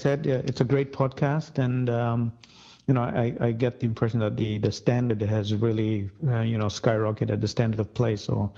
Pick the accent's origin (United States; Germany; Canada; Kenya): Kenya; Ron and I are actually family friends from a long time back when we grew up in Kenya.